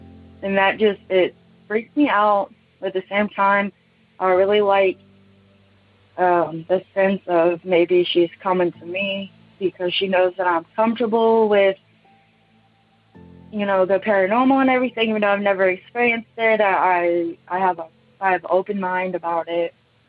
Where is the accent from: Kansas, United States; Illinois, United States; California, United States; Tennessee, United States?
Kansas, United States; I'm from Kansas.